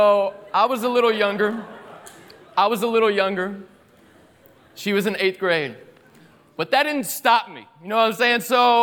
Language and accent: English; Tennessee, United States; I grew up in East Tennessee, all right? And so she had this Southern drawl about her.